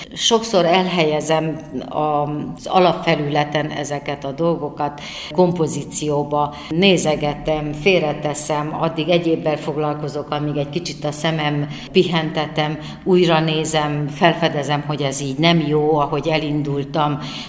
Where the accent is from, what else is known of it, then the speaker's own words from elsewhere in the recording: Joseni, Harghita, Romania; visszavisz a szülőfalumba, visszavisz Gyergyóalfaluba, ahonnan elindultam.